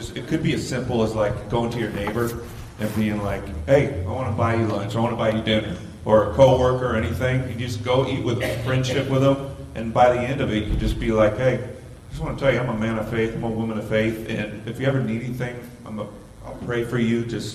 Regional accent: Bakersfield, California, United States; we came from Bakersfield, California. It's 2 hours away. It's the armpit of California.

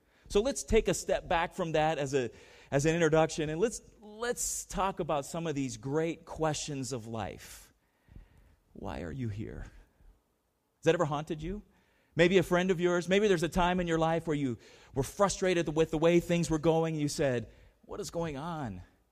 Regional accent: San Diego, California, United States; I grew up in San Diego, Charger fan from the beginning.

